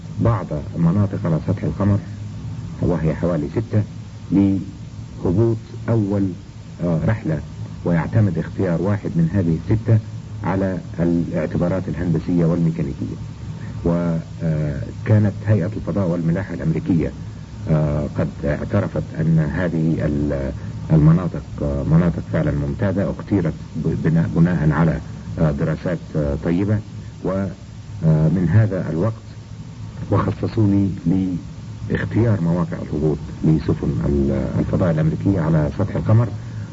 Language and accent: Arabic; Egypt; moved away as an adult; أنا ولدت أساسا في مصر ودرست في مصر إلى البكالوريوس في جامعة علوم عين شمس